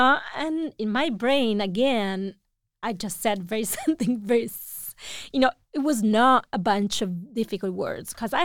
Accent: Italy; first language Italian; English is a second language; I do that with my native language also, so I'm not pretending my Italian is perfect at all. So the more time I spend abroad, the more, you know, I speak very horrible.

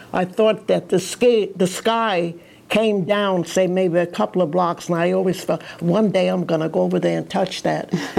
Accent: Mount Vernon, New York, United States; I was born in Mount Vernon, New York. I spent in New York. That was out in the country, not in the city.

